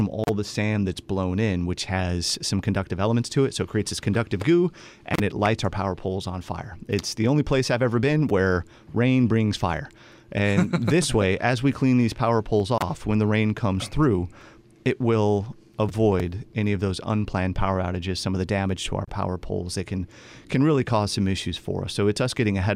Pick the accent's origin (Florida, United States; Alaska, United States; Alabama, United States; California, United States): California, United States; San Diego; born there; San Diego is amazing. I was born in San Diego too.